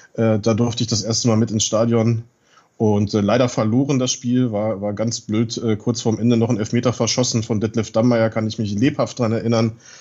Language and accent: German; Wolfsburg, Lower Saxony, Germany; moved away as an adult; Genau, ich bin in Wolfsburg geboren und aufgewachsen, habe meine Schulzeit in Wolfsburg verbracht und nach dem Abitur 2008 hat es mich dann aus Wolfsburg weggezogen, des Studiums wegen. Aber ich bin in meinen Studienorten immer in Reichweite von Wolfsburg geblieben